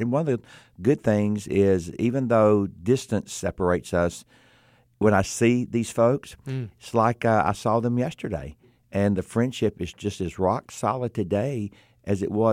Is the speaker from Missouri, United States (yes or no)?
no; Georgia, United States; just greeted him when I met him, let him know that I was from Georgia.